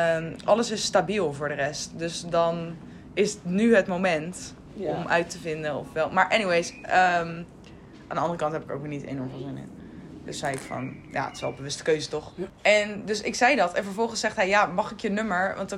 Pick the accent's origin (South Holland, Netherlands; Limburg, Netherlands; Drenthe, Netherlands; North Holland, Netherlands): South Holland, Netherlands; Dordrecht; ik kom uit Dordt en ja, ik ben single, maar dat is wel een bewuste keuze.